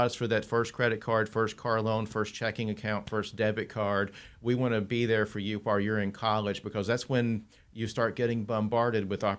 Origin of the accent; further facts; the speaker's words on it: Granite Falls, North Carolina, United States; I grew up in the Hickory area, specifically Granite Falls. My mom and dad still live in that area.